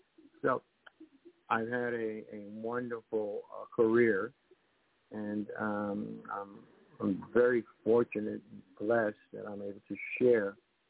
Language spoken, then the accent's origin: English; Bronx, New York, United States; when I was growing up in the Bronx in the 50s